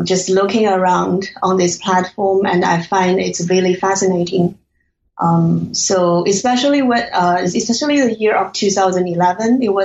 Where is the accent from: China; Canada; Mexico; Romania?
China; moved away as an adult; also born or lived in Hong Kong; now in United States; Okay, so I grew up in China, and I spent a few years studying Hong Kong and before I moved to the United States